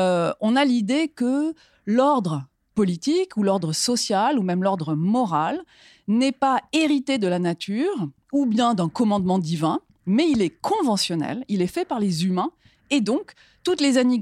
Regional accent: Nice, Provence-Alpes-Côte d'Azur, France; parce que je suis niçoise

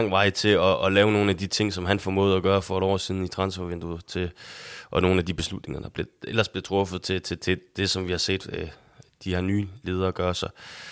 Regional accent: North Denmark Region, Denmark; det er jo ikke anderledes end, at jeg er nordjyde

